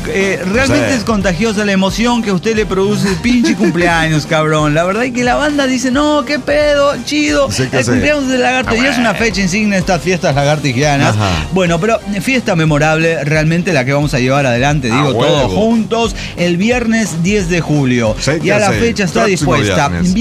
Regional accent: Villa Mercedes, San Luis, Argentina; Hace 14 años que los escucho. Soy de Villa Mercedes, San Luis, Argentina.

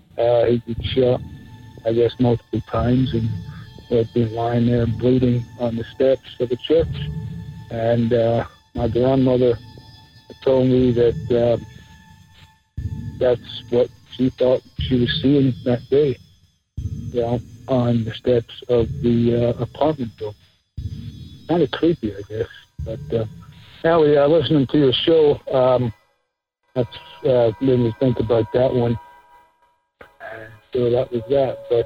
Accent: Scotland, United Kingdom; I was raised in Scotland

